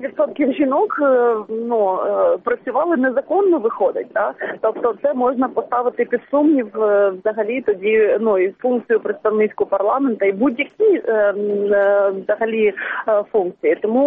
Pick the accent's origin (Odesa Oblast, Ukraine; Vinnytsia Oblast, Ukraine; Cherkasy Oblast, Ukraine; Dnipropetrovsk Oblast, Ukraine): Dnipropetrovsk Oblast, Ukraine; Dnipro; я сама з Дніпропетровська